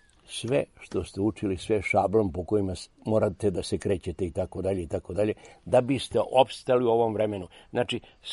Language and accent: Serbian; Nikolinac, Southern and Eastern Serbia, Serbia; born there; Danas živim na Rtnju, ja radim oko piramide Rtanj, tako dalje, banzemaci i tada i tada. Inače sam rođen u Nikolincu, prvom selu odavde ka Sokobanji.